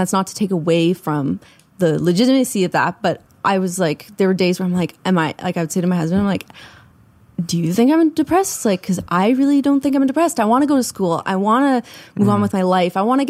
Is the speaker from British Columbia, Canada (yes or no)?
no; Ontario, Canada; also born or lived in Prince Edward Island; I'm from Ontario, actually. Okay. My husband's from PEI. We lived in PEI for a bit.